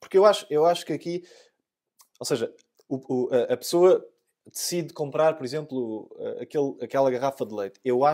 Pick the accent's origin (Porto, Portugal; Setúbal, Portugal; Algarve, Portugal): Algarve, Portugal; De onde eu venho, que é do Algarve, isto é super comum.